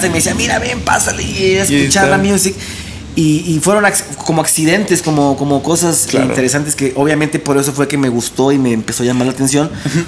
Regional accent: Matamoros, Tamaulipas, Mexico; moved away; De Matamoros.

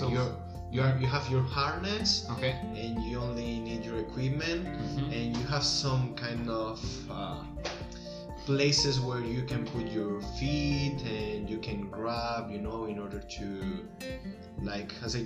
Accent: Sant Feliu de Guíxols, Catalonia, Spain; But I grew up in San Feliu, the Guíxols, because in Catalonia we have different San Feliu's.

